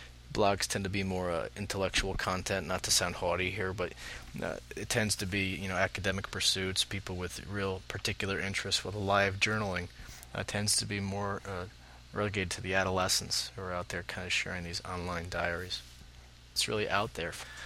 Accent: New York, United States; the arch rival for the Red Sox here are the New York Yankees, and I'm a New Yorker.

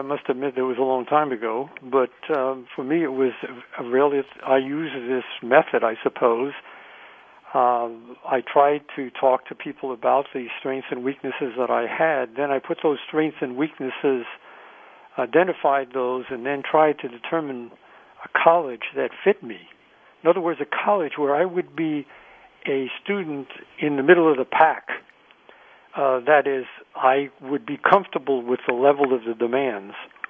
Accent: New York City, New York, United States; You could also study engineering at Columbia, where I grew up in New York City, but I didn't want to stay in New York.

